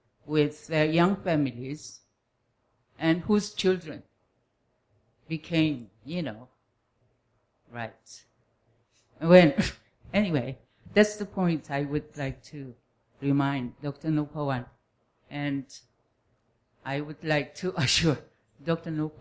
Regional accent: South Korea; also born or lived in North Korea; now in Thailand; a Korean migrant to Thailand for 40 years now. But actually, I was born in North Korea, and my parents migrated down to the south when I was about 100 days old. Mm-hmm. So twice migrant.

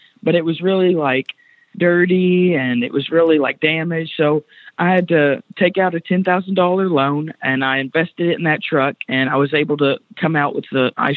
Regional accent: Owensboro, Kentucky, United States; And I grew up around Owensboro, Kentucky.

